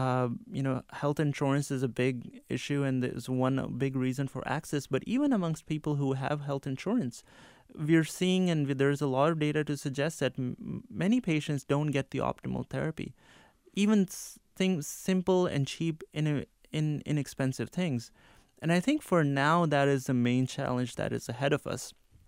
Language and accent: English; Pakistan; growing up in Pakistan, one of the things that was really pervasive around me was that heart disease could really happen to anyone.